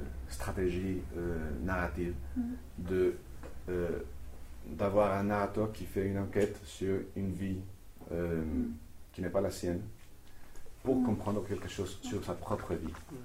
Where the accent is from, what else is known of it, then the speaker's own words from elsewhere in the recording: Colombia; moved away; Peut-être parce que j'ai quitté la Colombie, entre autres raisons, à cause de la violence, du terrorisme.